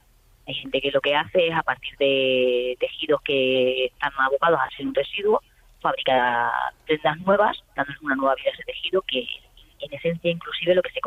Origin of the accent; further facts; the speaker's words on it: Moraleja, Extremadura, Spain; he montado un taller de confección en mi pueblo, Moraleja.